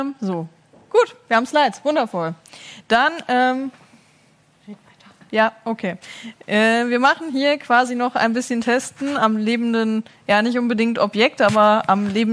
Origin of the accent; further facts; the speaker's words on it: Regensburg, Bavaria, Germany; Ich komme aus Regensburg, also gar nicht so weit weg.